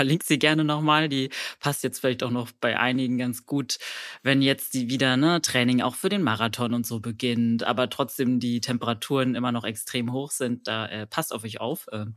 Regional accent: Berlin, Germany; also born or lived in Brandenburg / Bavaria; ich bin ja Berliner. Das heißt, ich trainiere in der Stadt und im urbanen Umfeld. Ich habe tatsächlich aber in meinem Leben auch schon mal in anderen Teilen Deutschlands gelebt, also darunter in Vororten von Brandenburg und von Bayern

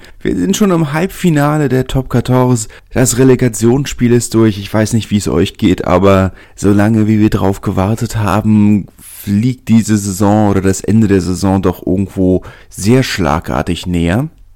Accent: Berlin, Germany

